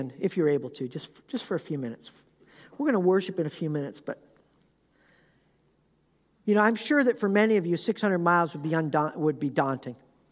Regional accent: Canada; moved away as an adult; Canadian background for that, all right? It's the Canadian's fault, all right? But the point is, you know, we moved from Canada down to here. It was about a 500-mile journey

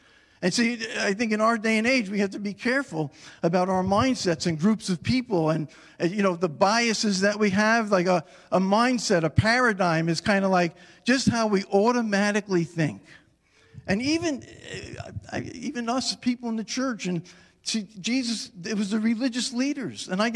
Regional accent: Long Island, New York, United States; I grew up on Long Island. And my mom grew up right in Little Italy, right on Bleecker and Carmine Street. And we used to go into the city.

